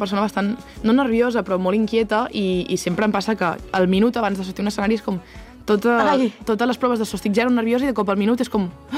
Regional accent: Girona, Catalonia, Spain; now in Barcelona, Spain; Clar, jo vinc de Girona...

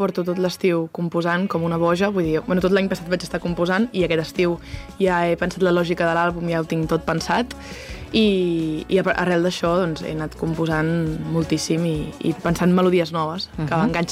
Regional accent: Girona, Catalonia, Spain; now in Barcelona, Spain; Clar, jo vinc de Girona...

